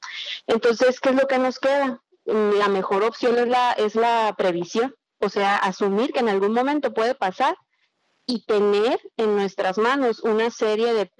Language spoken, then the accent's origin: Spanish; Sonora, Mexico; En nuestra mente, como buenos sonorenses, como buenos habitantes del desierto